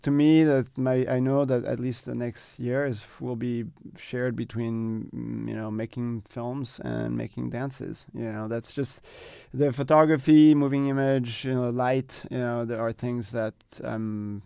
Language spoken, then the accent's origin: English; Senegal; also born or lived in France; now in Los Angeles, United States; actually I was born in France, but I was raised in Senegal. So I really started with African dance.